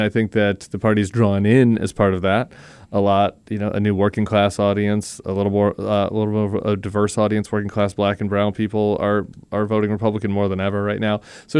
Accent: Denver, Colorado, United States; I was growing up in Denver, Colorado at the time.

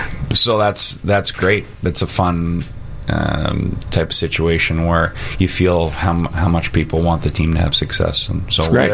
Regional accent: Calgary, Alberta, Canada; now in Chicago, United States; my hometown area is Calgary, so you follow the team

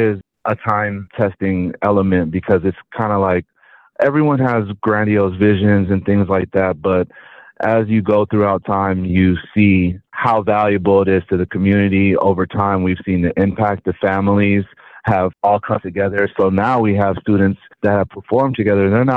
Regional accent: California, United States; because I'm from Southern Cali, where there's a lot of music culture.

